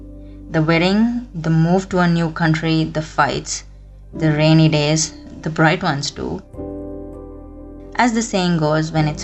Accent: Bangalore, Karnataka, India; I'm from Bangalore, south of India

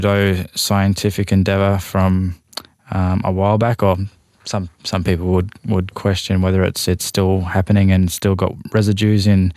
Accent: Queensland, Australia; I'm from the Kamilaroi Nation in southwest Queensland.

